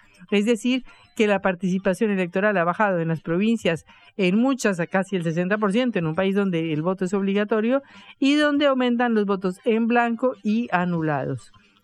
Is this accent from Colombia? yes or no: yes; Colombia; recalaremos en mi país, Colombia